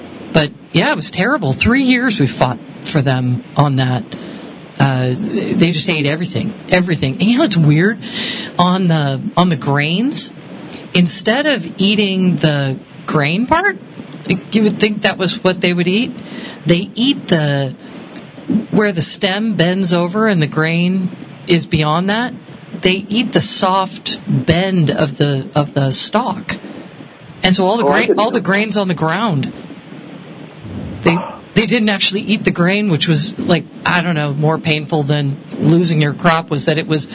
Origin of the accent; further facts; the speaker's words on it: Connecticut, United States; And it looked like the snowstorms where I grew up in Connecticut.